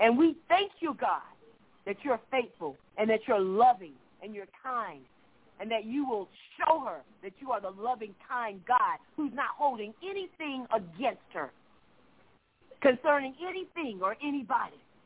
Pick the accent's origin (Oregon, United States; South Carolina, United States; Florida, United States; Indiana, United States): Florida, United States; Orlando; And, you know, I am originally from Orlando. I don't know if you've ever listened to the show. But, you know, I'm from Orlando and miss home.